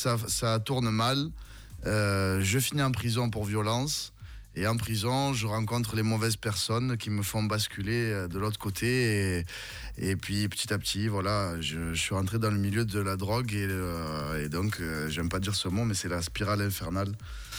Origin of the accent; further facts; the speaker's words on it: Marseille, Provence-Alpes-Côte d'Azur, France; je viens des quartiers de Marseille et ça me colle un peu plus à la peau le côté urbain